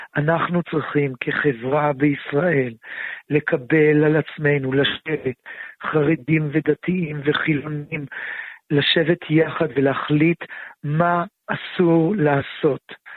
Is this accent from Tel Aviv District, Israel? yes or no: yes; Bnei Brak, Tel Aviv District, Israel; אני יליד בני ברק, גדלתי בבני ברק